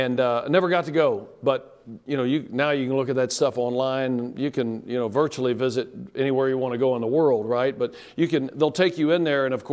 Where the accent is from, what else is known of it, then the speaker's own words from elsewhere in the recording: Texas, United States; I growing up in Texas and Boy Scout, we used to camp a lot with different caves and stuff up in the West Texas where I was from.